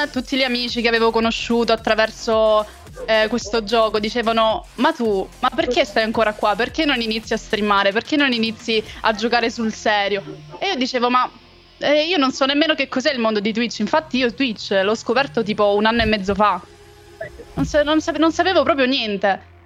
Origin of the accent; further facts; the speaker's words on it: Brindisi, Apulia, Italy; Io sono di Brindisi, sono pugliese.